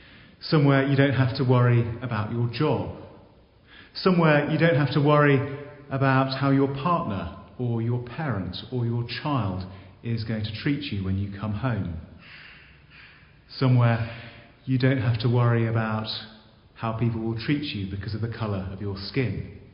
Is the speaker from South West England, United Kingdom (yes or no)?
yes; South West England, United Kingdom; I'm originally from Dorset.